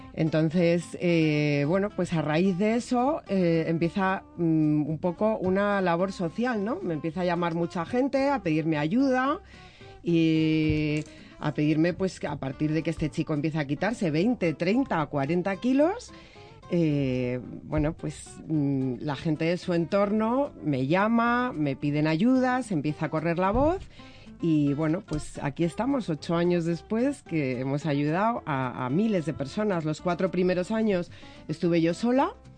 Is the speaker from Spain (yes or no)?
yes; Madrid, Community of Madrid, Spain; Con la H muda. Que soy española.